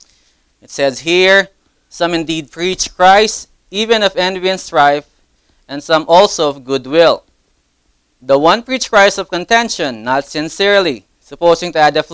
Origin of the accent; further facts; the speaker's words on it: Philippines; also born or lived in Las Vegas; now in Connecticut, United States; I'm from the Philippines, moved to Vegas, and they'd be like, "What are you doing here in Connecticut?"